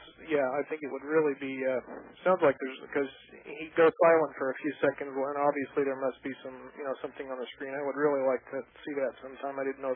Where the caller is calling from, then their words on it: Bakersfield, California, United States; I'm calling from Bakersfield.